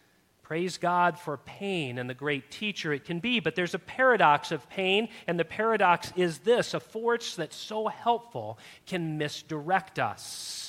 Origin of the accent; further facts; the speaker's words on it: California, United States; also born or lived in Massachusetts; After growing up in California, I attended a college out in northeast Massachusetts, and I came to know a new kind of pain, the pain of a northeast winter.